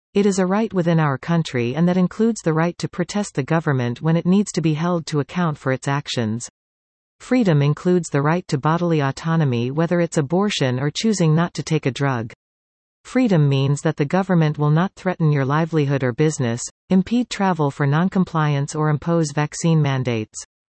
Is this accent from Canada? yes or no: yes; Canada; brings a warm glow to my heart and a real pride in being Canadian.